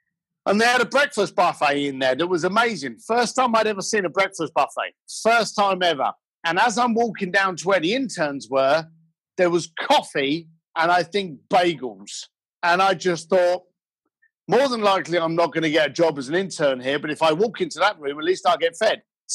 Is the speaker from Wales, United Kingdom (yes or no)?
no; London, United Kingdom; I was a bricklayer from East London with my family.